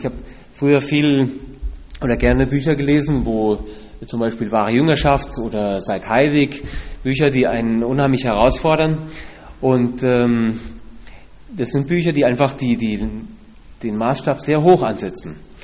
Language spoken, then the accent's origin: German; Herborn, Hesse, Germany; also born or lived in Berlin / Haiger; now in Colombia; Ich bin eigentlich in Berlin geboren. Danach haben wir 2 Jahre, also ich habe 2 Jahre in Berlin gewohnt, dann 2 Jahre in Haiger und dann den Rest in Herborn-Seelbach.